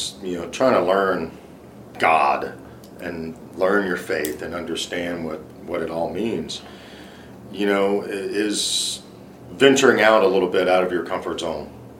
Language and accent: English; Sulphur, Louisiana, United States; I grew up in Sulphur, Louisiana